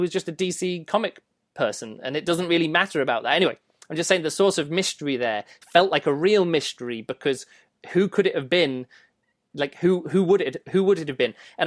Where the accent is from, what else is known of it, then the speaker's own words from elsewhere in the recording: United Kingdom; but I am British.